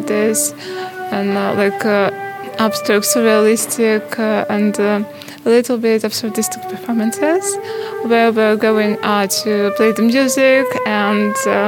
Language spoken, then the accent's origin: English; Ukraine; now in Nottingham, United Kingdom; I'm an artist from Ukraine. I live in Nottingham.